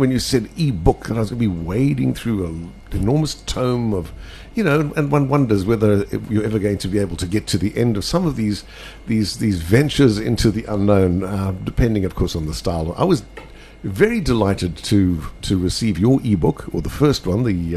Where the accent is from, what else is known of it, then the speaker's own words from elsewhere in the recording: Benoni, Gauteng, South Africa; because I grew up in Benoni as well